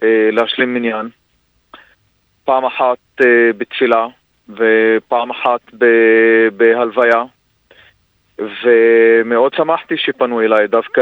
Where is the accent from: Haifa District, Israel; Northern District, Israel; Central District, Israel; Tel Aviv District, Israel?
Northern District, Israel; Nazareth; אני יליד נצרת, ואני נולדתי בעצמי בבית חולים העמק.